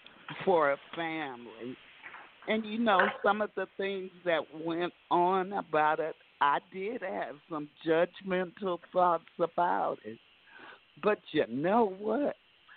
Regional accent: Rockford, Illinois, United States; I am from Rockford, Illinois

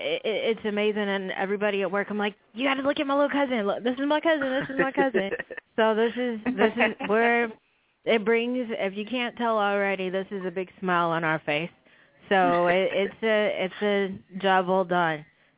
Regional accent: Gary, Indiana, United States; now in Bloomington, United States; I hail originally from Gary, Indiana, but my family and I reside in Bloomington, Indiana

